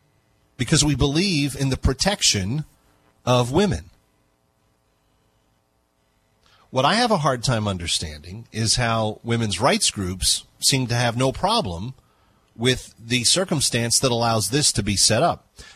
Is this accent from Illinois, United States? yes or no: no; Texas, United States; I'm from Texas.